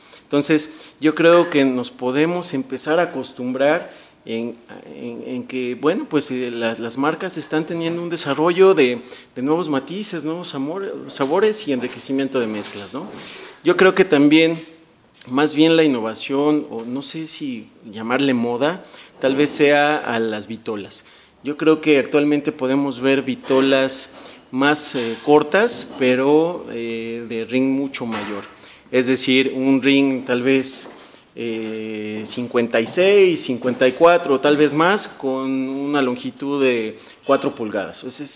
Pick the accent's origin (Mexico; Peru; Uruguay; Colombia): Mexico; utilizara este tabaco simplemente por orgullo de ser mexicano?